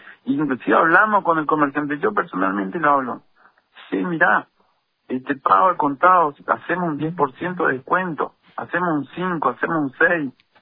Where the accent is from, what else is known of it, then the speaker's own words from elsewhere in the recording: Posadas, Misiones, Argentina; born there; decirte que soy también de Posada, nací en Posada.